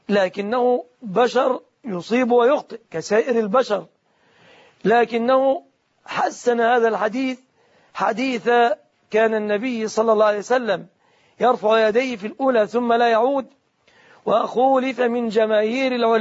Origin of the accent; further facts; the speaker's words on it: Egypt; لكن هنا لا أعلم بنكا إسلاميا في بلادنا مصر